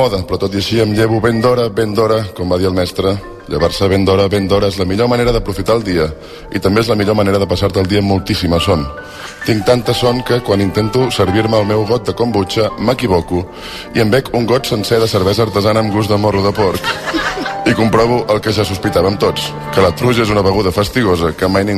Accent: Girona, Catalonia, Spain; com a bon gironí no hi ha res que m'agradi més

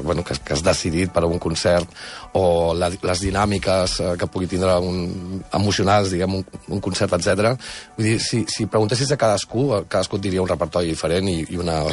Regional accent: Sant Vicenç dels Horts, Catalonia, Spain; also born or lived in Barcelona; I jo sóc de Barcelona i de Sant Vicenç dels Horts.

